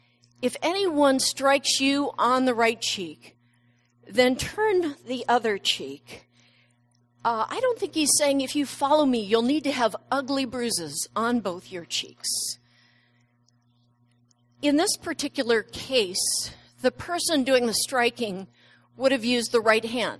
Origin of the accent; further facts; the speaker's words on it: San Diego, California, United States; also born or lived in Washington / Washington, D.C.; I'm from San Diego, as you know, but I lived in Washington State in college and then lived in D.C.